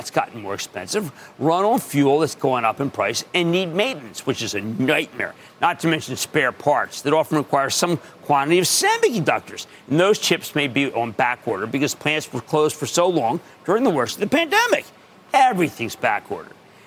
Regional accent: Pennsylvania, United States; Let's go to Walter in my home state of Pennsylvania.

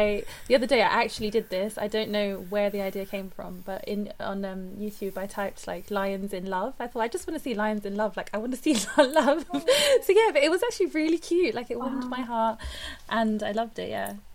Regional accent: North India, India; Where I'm from in India is like the north, but I've never seen. I think the most. All I've seen is like stray dogs, like random toads.

